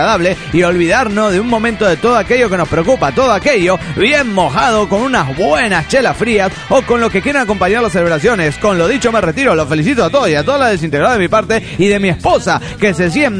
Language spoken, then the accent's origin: Spanish; Chihuahua, Mexico; accent: Chihuahuan; now in Delta, United States; me di cuenta que perdí mi acento chihuahuense.